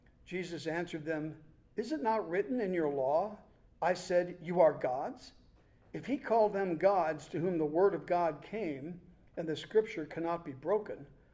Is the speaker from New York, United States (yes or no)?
yes; Long Island, New York, United States; When I was growing up on Long Island in New York back in the 50s, we could always tell who was Christian and who was Jewish during the holiday season.